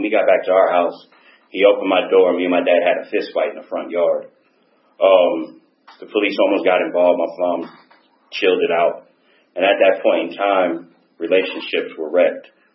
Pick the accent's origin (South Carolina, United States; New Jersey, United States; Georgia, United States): Georgia, United States; I lived in the Meadow Creek District, because I'm from Gwinnett County pretty much.